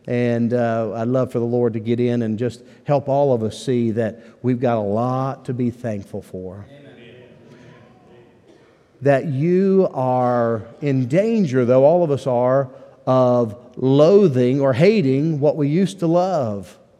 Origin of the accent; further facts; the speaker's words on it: West Virginia, United States; We're from West Virginia, so we're not too far off in some of our speech and things.